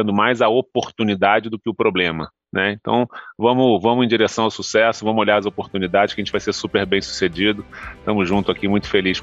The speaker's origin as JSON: {"language": "Portuguese", "country": "Brazil", "said": "Como brasileiro, a gente fica triste às vezes de onde a gente está"}